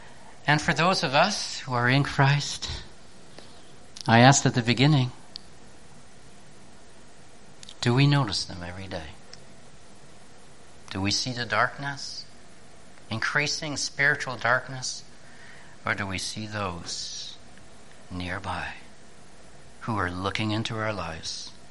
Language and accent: English; Canada; first language French; English is a second language; I'm French speaking, I'm Canadian, you're American and English speaking, it matters not.